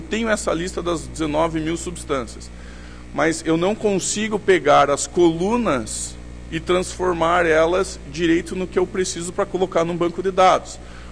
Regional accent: Curitiba, Paraná, Brazil; O SUS não é Curitiba, de onde eu venho.

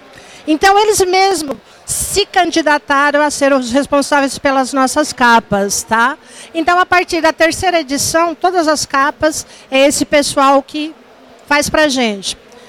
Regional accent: São Paulo, Brazil; Eu sou de São Paulo, eu sou uma das editoras.

